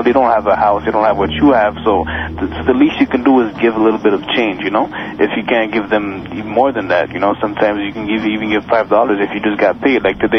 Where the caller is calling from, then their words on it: Montreal, Quebec, Canada; I'm calling from Montreal.